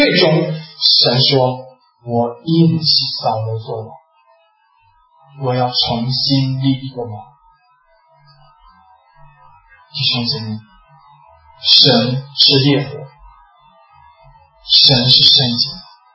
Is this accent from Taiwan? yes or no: no; China; 饶恕是我们中国人最难的一个功课之一。